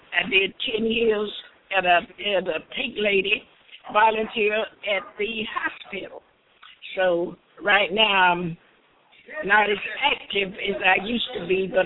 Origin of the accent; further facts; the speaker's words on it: Mississippi, United States; I'm a native from Walthall County. I was born and reared in Walthall County. I taught school here for 32 years, and I've been retired for 30 years.